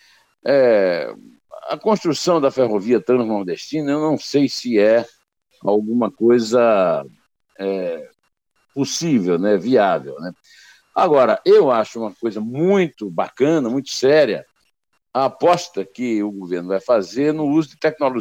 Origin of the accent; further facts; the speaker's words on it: Northeast Region, Brazil; eu, como nordestino, bato palma.